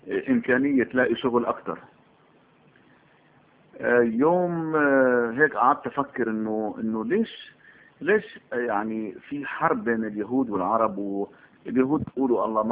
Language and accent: Arabic; Jerusalem, Palestine; أنا من مواليد مدينة القدس. مدينة القدس أعتقد أنه أحلى مدينة في العالم